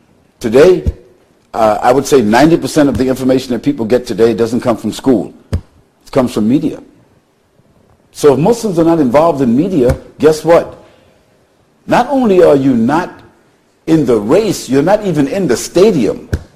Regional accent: United States; And as an American, if I give you my passport, you'll see that I've been to 73 countries.

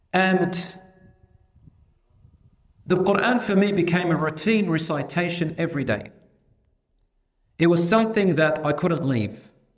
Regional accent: Australia; also born or lived in Lebanon; my Arabic wasn't the best because I was born in Australia and raised before I went to Lebanon

